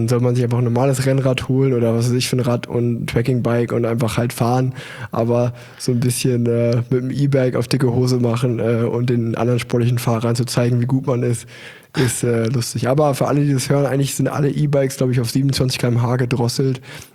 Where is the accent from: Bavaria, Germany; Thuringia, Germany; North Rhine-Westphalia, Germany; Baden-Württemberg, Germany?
North Rhine-Westphalia, Germany; Cologne